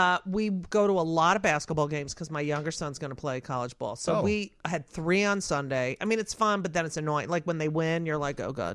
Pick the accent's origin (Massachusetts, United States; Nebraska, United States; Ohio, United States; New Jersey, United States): New Jersey, United States; Like I grew up in New Jersey in the suburbs.